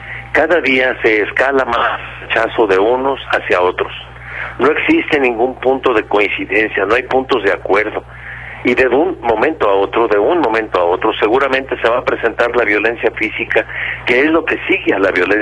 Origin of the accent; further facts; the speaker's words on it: Mexico; Vivimos en México, somos mexicanos